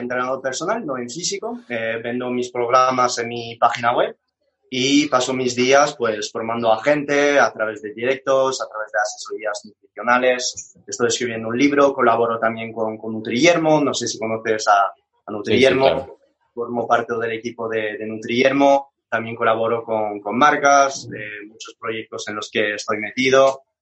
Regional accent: France; accent: French; Spanish is a second language; moved away as an adult; now in Madrid, Spain; este acento no es de un barrio ahí chulo de Madrid, este acento es porque soy francés, pasé 19 años de mi vida en Francia, y luego me vine a Madrid para estudiar farmacia, que mis padres son españoles

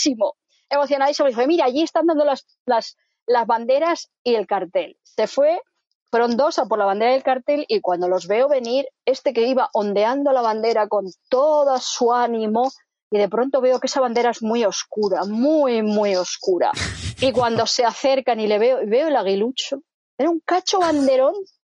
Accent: Spain; nosotros somos de España, somos un grupo de 17.

